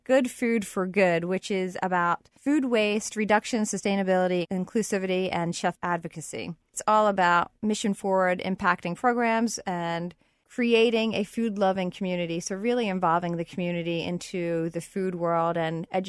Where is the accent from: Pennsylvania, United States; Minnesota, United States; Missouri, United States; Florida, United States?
Pennsylvania, United States; Philadelphia; I grew up in the Northeast in Somerton. And I went to high school at Mount St. Joe's Academy. You know, I went to college at St. Joe's. I went to the restaurant school. I've been here my whole life.